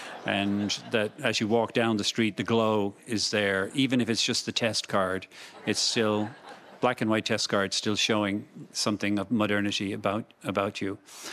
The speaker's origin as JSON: {"language": "English", "town": "Dublin", "region": "Leinster", "country": "Ireland", "tie": "born or raised there", "also_born_or_lived": "County Clare", "moved": "as an adult", "said": "And so while I was born in Dublin in 1958 and grew up with no concept that anybody could ever have not have had electricity"}